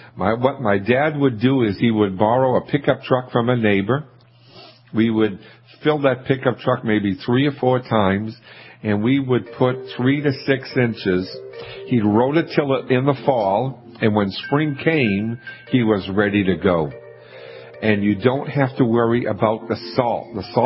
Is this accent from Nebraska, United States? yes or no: no; Scituate, Massachusetts, United States; I grew up in Scituate, Mass., which is between Cape Cod and Boston.